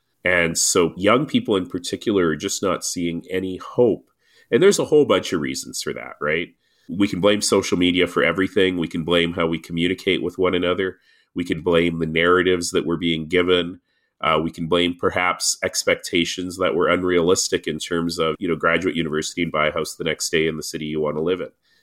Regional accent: Toronto, Ontario, Canada; born there; So I always say that I was born in Canada but made in Africa. And so they came from Tanzania. They came to Toronto.

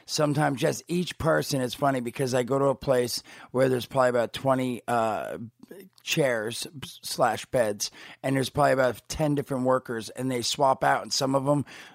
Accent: New Jersey, United States; I grew up in Jersey, and right down the road was like the Olive Garden and all the different, you know, restaurants we'd check out.

